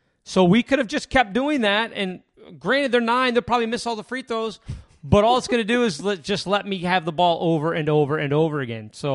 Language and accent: English; Alexandria, Virginia, United States; So I was born here in Alexandria. I'm a Fairfax County kid from the day I was born.